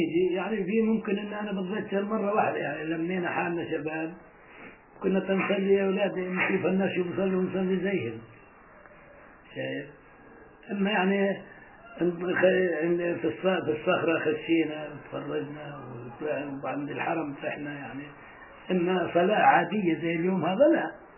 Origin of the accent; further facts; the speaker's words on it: Palestine; بس لا اجمل شيء اللي في بلادنا